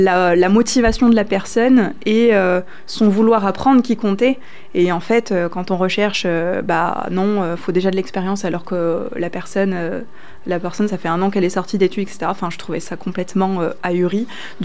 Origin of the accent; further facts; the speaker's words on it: Saint-Marcellin-en-Forez, Auvergne-Rhône-Alpes, France; j'ai grandi dans la Loire, hein, pas du tout en Occitanie pour le coup, pas du tout dans le Lot. J'ai grandi à Saint-Marcelin-en-Forêt, enfin d'abord à Sorbier-Saint-Marcelin-en-Forêt, avec mes parents. Et puis après, à la séparation de mes parents, j'ai déménagé, etc. J'avais 7 ans.